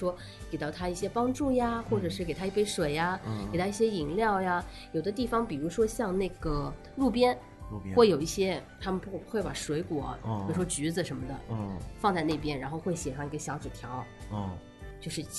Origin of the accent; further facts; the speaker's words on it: China; 我们中国人讲给他自己积累一些自己的福气